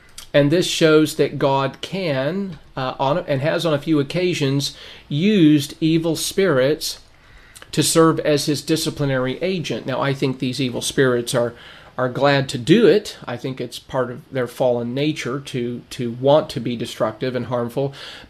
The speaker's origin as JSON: {"language": "English", "town": "Lancaster", "region": "California", "country": "United States", "tie": "born or raised there", "said": "I grew up in Southern California, Lancaster area. We had tumbleweeds everywhere."}